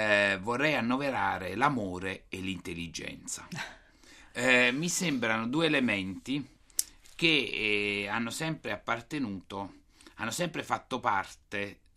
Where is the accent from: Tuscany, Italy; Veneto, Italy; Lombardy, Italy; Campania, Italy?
Campania, Italy; Pomigliano d'Arco; Io sono della diocesi di Nola, il mio paese è Pomigliano d'Arco